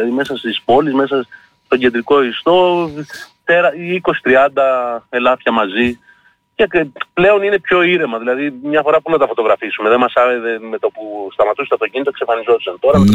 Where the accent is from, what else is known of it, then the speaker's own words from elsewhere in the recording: Crete, Greece; Εμείς είμαστε ένα συνεργείο από την Κρήτη